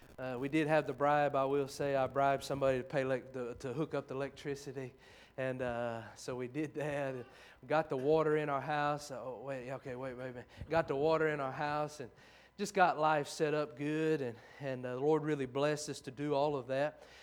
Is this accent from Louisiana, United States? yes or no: yes; Oak Grove, Louisiana, United States; It's good to be here at Oak Grove Baptist. I'm from Oak Grove, Louisiana, so ain't nothing like it.